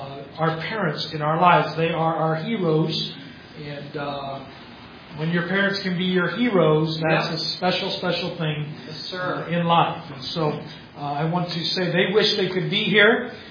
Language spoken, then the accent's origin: English; United States; I'm from the States, United States